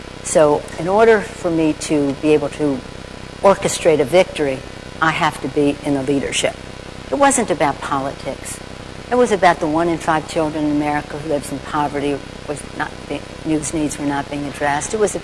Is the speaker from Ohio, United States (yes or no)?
no; Baltimore, Maryland, United States; I grew up in Baltimore, Maryland.